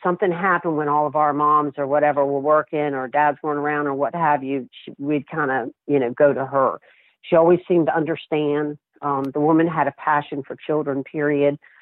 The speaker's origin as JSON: {"language": "English", "town": "St. Petersburg", "region": "Florida", "country": "United States", "tie": "born or raised there", "said": "I had been in St. Pete, my hometown"}